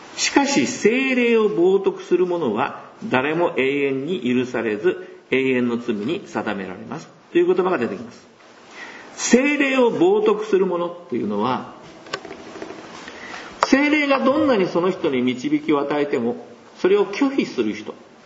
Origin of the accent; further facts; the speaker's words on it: Fukuoka, Japan; born there; 私福岡県の生まれですけど